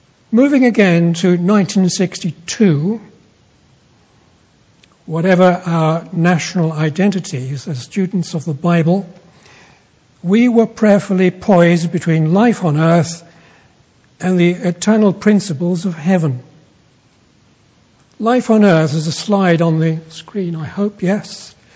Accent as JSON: {"language": "English", "town": "Birkenhead", "region": "North West England", "country": "United Kingdom", "tie": "born or raised there", "said": "I found out recently that Wilfred Owen belonged to my hometown in Birkenhead."}